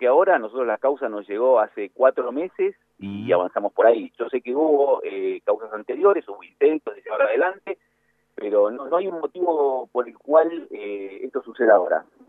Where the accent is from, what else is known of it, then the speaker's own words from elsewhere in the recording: Mendoza, Argentina; Mendoza, lamentablemente, es un punto donde, gracias a Dios, pues yo soy mendocino